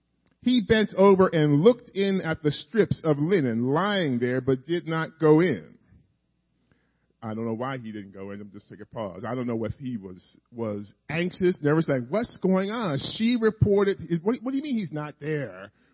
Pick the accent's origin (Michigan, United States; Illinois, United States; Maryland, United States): Maryland, United States; Baltimore; born there; And I was born in Baltimore, Maryland, but while he was studying at the Universidad de Mexico in Mexico City.